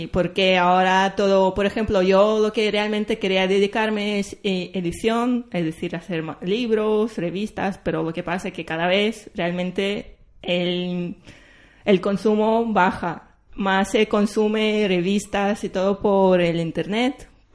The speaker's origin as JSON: {"language": "Spanish", "country": "Latvia", "second_language": "Spanish", "moved": "as an adult", "lives_now": "Spain", "said": "Bueno, pues yo vengo de Letonia, estoy aquí en España, he estudiado Bellas Artes"}